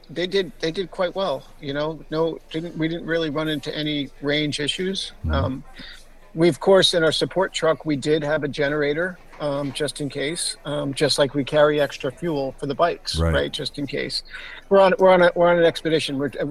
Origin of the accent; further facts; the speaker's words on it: East Coast, United States; I'm like, I'm from the East Coast. It's like, I'm going to California.